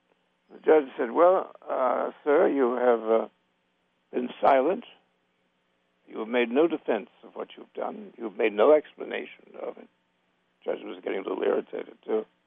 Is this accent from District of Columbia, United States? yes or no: yes; Washington, District of Columbia, United States; I was brought up in Washington from the day I was born.